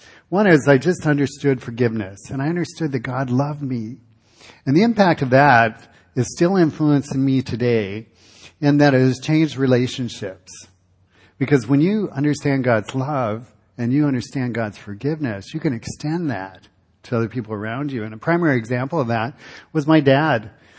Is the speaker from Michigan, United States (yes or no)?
yes; Michigan, United States; back in Michigan. I grew up in Michigan.